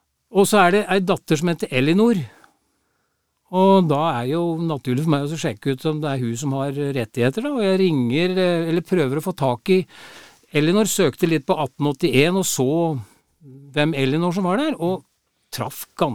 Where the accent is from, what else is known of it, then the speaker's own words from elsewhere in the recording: Kongsberg, Buskerud, Norway; blant annet fra Kongsberg hjembyen min og noen andre.